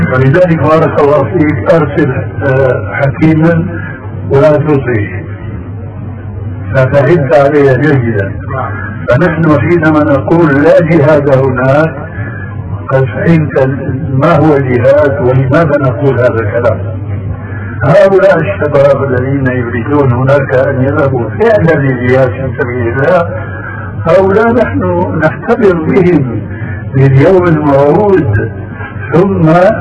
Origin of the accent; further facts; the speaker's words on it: Syria; يقولون عندنا في سوريا عين ما بتقاوي مخرا. عندنا في سوريا